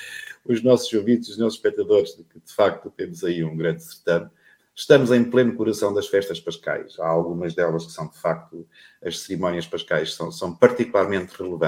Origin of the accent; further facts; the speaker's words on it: Tentúgal, Centro, Portugal; a minha terra, Tendugal, que aqui recordo